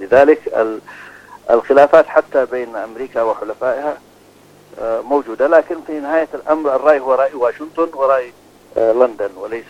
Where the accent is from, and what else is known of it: Yemen